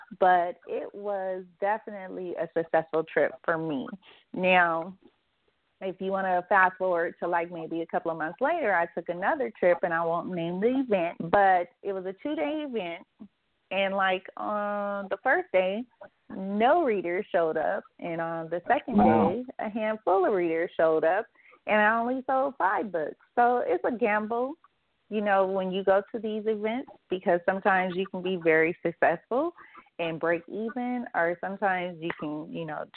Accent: California, United States; You know, I'm from Cali, so I had to come all the way from New York.

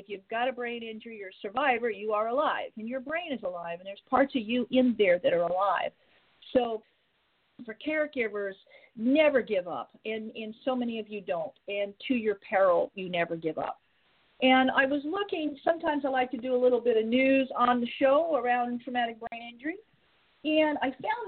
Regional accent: United Kingdom; We're British, so the British books were at no limit in our house

